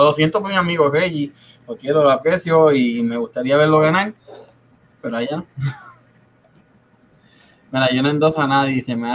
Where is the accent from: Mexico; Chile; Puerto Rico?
Puerto Rico; Mayagüez; Mira, gente, yo soy de Maya. Mi familia es mitad de Rosario, San Germán, Mayagüez